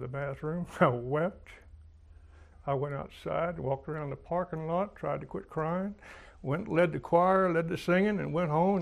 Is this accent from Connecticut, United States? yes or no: no; Arlington, Texas, United States; I grew up in Arlington, Texas.